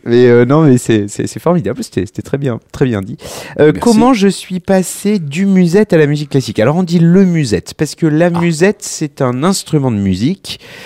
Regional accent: Auvergne-Rhône-Alpes, France; je suis né en Auvergne et c'est vrai que très vite, j'ai baigné dans cet univers du musette et de la musique populaire

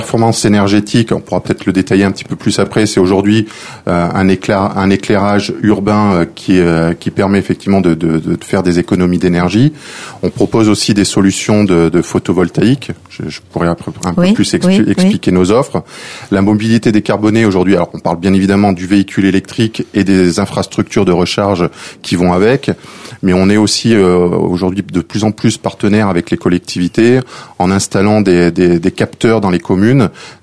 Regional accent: Clermont-Ferrand, Auvergne-Rhône-Alpes, France; je suis natif de Clermont-Ferrand, en Auvergne.

